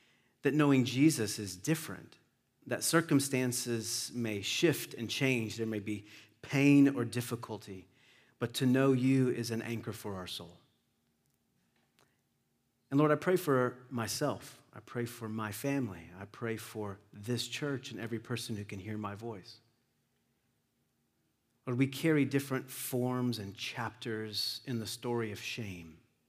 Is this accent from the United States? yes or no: yes; North Carolina, United States; Now, this little town had somewhere around 3,000 people. 3,000 people. There's my hometown, right there.